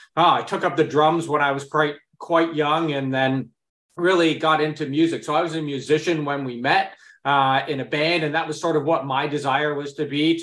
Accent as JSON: {"language": "English", "town": "Burlington", "region": "Ontario", "country": "Canada", "tie": "born or raised there", "said": "I grew up in suburbia in Burlington, Ontario, in a very, middle-class family with my mom and dad."}